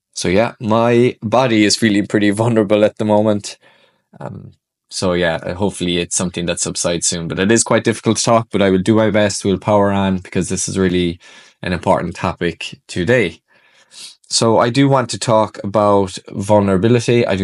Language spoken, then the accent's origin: English; Ireland; Definitely one I can attest to here, being Irish and expressing emotions.